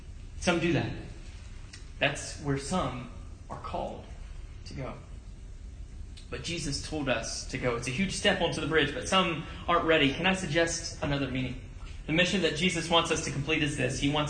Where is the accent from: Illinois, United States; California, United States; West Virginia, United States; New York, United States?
West Virginia, United States; I'm from West Virginia, so I don't know if that's right. Our grasp of the English language is not quite up to par with some.